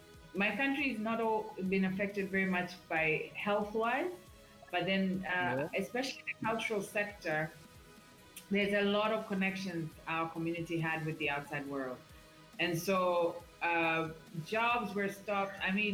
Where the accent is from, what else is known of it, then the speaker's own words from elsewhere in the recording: Tanzania; And I'm from Tanzania, as you said, and I'm a creative for sure.